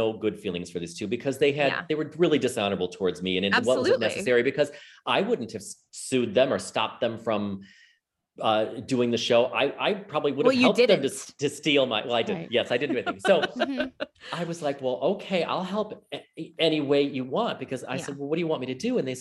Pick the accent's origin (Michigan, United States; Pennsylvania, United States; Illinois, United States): Illinois, United States; Chicago; I mean, I'm from Chicago. I got my equity card in Chicago at Drury Lane, Oakbrook.